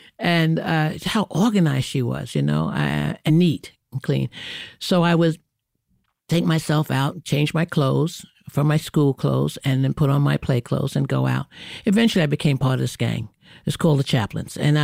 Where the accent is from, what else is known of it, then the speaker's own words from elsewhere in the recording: Brooklyn, New York, United States; And so to grow up in New York City in that manner was everything. I grew up in Brooklyn.